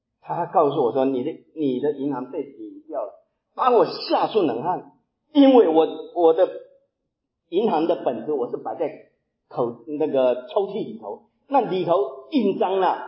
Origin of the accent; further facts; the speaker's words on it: Taiwan; 我是台湾来的，在台湾的时候，我们进了大学